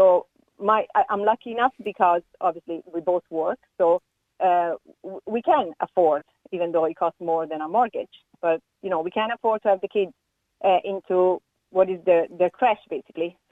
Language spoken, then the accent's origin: English; Italy